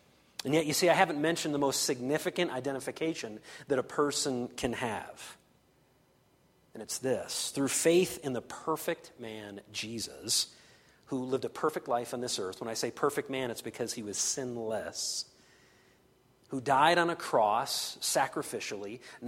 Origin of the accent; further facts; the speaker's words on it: Michigan, United States; I mentioned that I'm from Michigan, and so I'm a kind of an older guy, and so when I was a kid, the Detroit Tigers were really, really good.